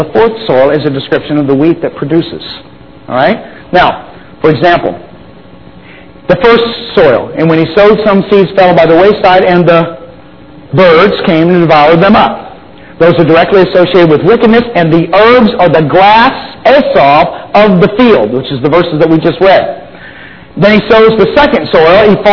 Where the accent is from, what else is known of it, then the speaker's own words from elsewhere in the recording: Utah, United States; See, I can relate to this because I'm from Utah and you guys are from here.